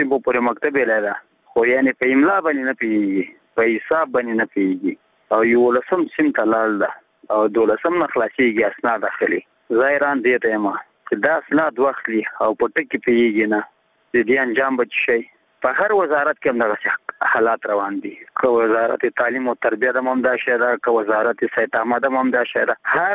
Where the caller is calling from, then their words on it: Nangarhar, Afghanistan; زه د ننګرهار ولایت دی سره کې غلجی دی ولسوالۍ څخه دا پیغام درته سپتم